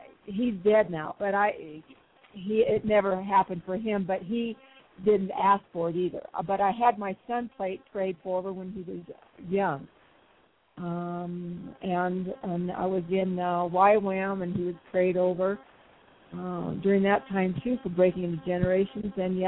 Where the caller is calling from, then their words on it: Colorado, United States; Oh, I'm calling from Colorado, the southern mountain in the southern central part of Colorado.